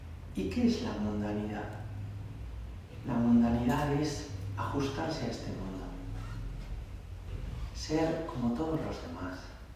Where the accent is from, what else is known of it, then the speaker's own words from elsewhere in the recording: Madrid, Community of Madrid, Spain; Vivimos en Madrid, somos madrileños, somos españoles